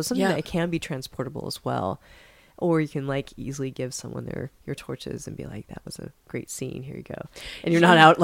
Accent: Seattle, Washington, United States; Yeah, I grew up in Seattle, Washington, so that is my BDSM scene.

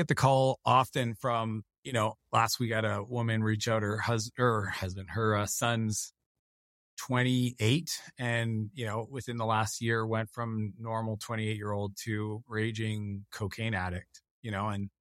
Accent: Canada; the province I grew up in Canada

